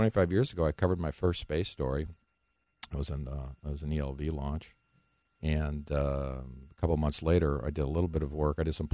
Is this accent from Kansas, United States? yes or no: no; Wisconsin, United States; moved away as an adult; I started my early career up in my home state of Wisconsin, worked for a few papers, and then went and worked for United Press International in India for a while.